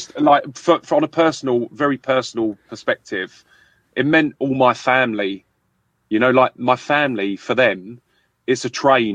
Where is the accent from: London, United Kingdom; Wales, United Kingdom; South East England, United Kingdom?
London, United Kingdom; accent: London; I grew up in London. I don't know how good you are with English accents, Andreas, but mine is a London accent. So I grew up in London.